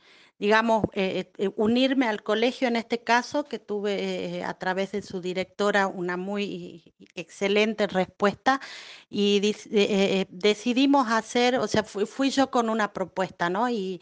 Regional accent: Pampa Blanca, Jujuy, Argentina; yo soy de acá de Pampa Blanca

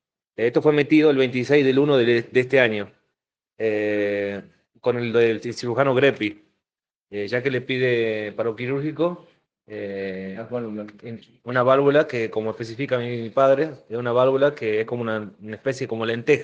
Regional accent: Perico, Jujuy, Argentina; Somos de Perico, de acá, de la calle Belgrano, sin número acá.

